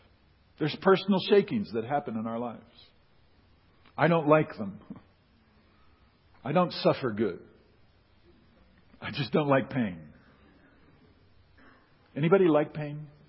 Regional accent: United States; I'm an American.

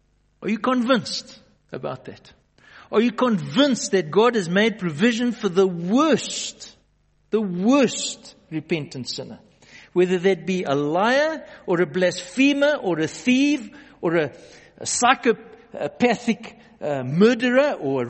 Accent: Johannesburg, Gauteng, South Africa; Pretoria is even better than Joburg. I grew up in Joburg.

